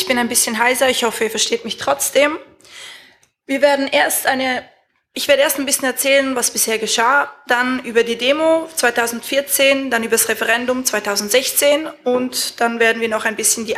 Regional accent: Zurich, Switzerland; ich bin aus Zürich

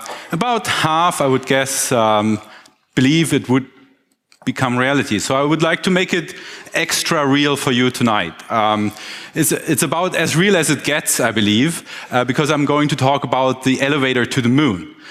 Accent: Kassel, Hesse, Germany; I just visited my hometown of Kassel in Hessen, a little bit south of here

